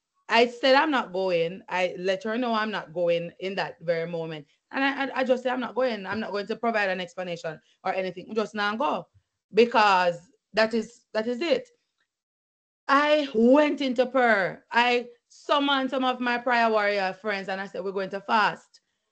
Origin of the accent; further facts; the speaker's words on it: Jamaica; moved away as an adult; now in United States; I'm a Jamaican and I traveled from Jamaica to teach right here in the States.